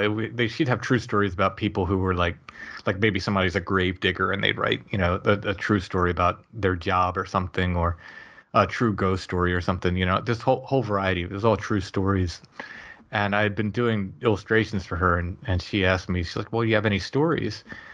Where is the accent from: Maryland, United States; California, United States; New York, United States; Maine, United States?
Maryland, United States; moved away as an adult; now in York County, United States; I grew up in Northern Maryland. But I had moved.